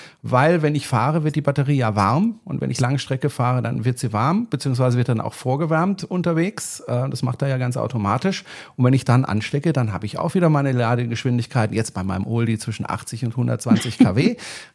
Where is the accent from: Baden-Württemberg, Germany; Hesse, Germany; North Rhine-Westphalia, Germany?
Baden-Württemberg, Germany; Ja, ich bin Badener. Badenser.